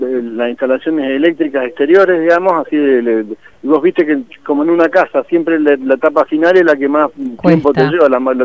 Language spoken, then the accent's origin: Spanish; Zapala, Neuquén, Argentina; Yo soy de Zapala, soy del pueblo